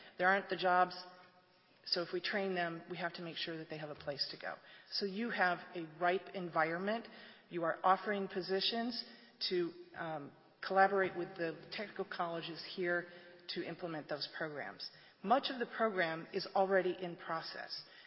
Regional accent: Wisconsin, United States; Interestingly enough, I grew up in Wisconsin

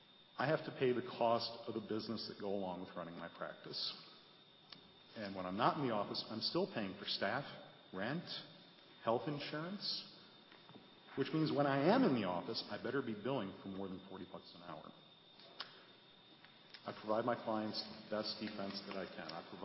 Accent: Rhinelander, Wisconsin, United States; I was born and raised in Rhinelander, graduated there in 1988.

